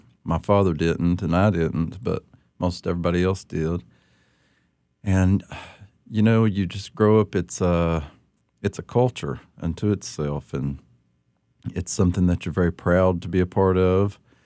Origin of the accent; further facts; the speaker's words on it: Appalachia, United States; As an Appalachian, you're told all of your life that you're worthless, that you are throwaway people, that you don't really matter.